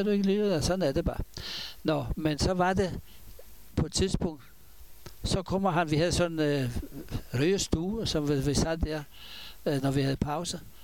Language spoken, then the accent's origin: Danish; Israel; now in Denmark; jeg var kommet fra Israel